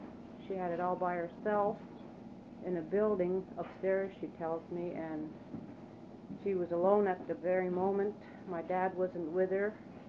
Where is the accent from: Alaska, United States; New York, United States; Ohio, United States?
Alaska, United States; Unalaska; I'm here from Unalaska.